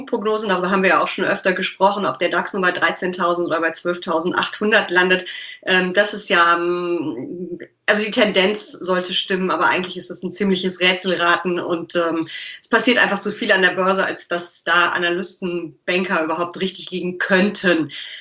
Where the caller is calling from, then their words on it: Düsseldorf, North Rhine-Westphalia, Germany; Aus Düsseldorf, aus meinem Arbeitszimmer vor der frisch aufgeräumten Bücherwand.